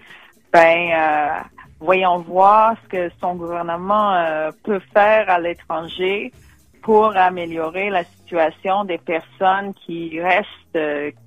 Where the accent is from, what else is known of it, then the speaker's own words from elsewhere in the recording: United States; French is a second language; moved away; en tant qu'Américaine, quand j'ai quitté, George Bush, il était toujours président.